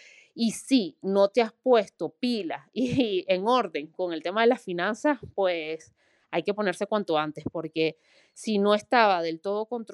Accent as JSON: {"language": "Spanish", "country": "Venezuela", "moved": "as an adult", "lives_now": "Spain", "said": "yo vengo de Venezuela y yo estoy muy acostumbrada a la inflación? Cuando llegué hace 10 años a España"}